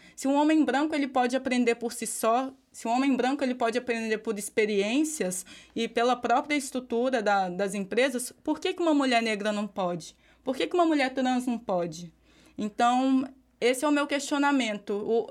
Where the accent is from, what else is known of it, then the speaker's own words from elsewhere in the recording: Minas Gerais, Brazil; Eu sou de Minas Gerais, então lá é uma perspectiva completamente diferente.